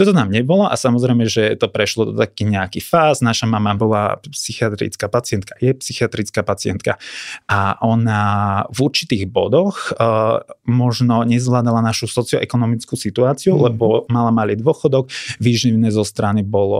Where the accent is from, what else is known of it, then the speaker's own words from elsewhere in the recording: Žilina Region, Slovakia; now in Bratislava, Slovakia; A ja keď som prišiel z Kysúc, kvázi z rurálneho prostredia, tak som prišiel do Bratislavy do trocha iného sveta.